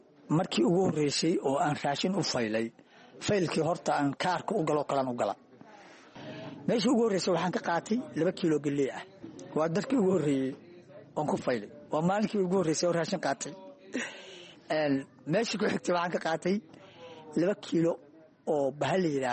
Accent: Kismayo, Lower Juba, Somalia; waxaan ka imid oo kasoo kacitay markii halkaan imaanayay magaalada Kismaayo. Nin beeray ahaan ahaa, shantii sano u dambeysay markaa magaalada Kismaayo aan joogay

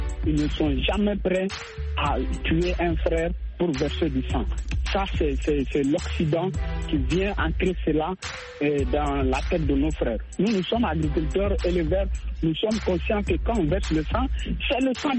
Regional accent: Burkina Faso; now in Senegal; Ici, je suis burkinabé, ici au sud du Sénégal, il n'y a pas de problème.

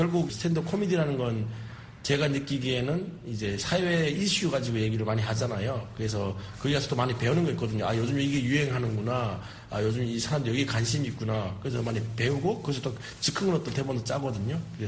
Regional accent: North Korea; 저보고 이제 북한에서 왔다 그러는 거예요.

